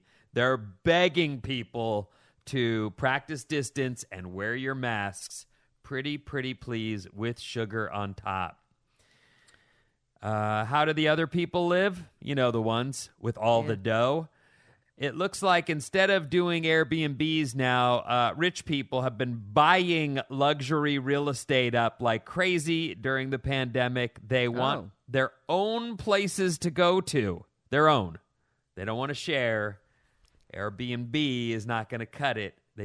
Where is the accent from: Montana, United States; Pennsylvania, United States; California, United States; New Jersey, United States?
California, United States; Yeah, well, I'm Californian. What do you mean winter?